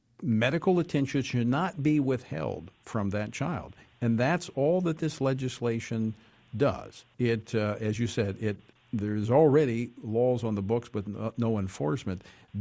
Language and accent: English; Louisiana, United States; Congressman Steve Scalise represents the 1st Congressional District of my home state of Louisiana.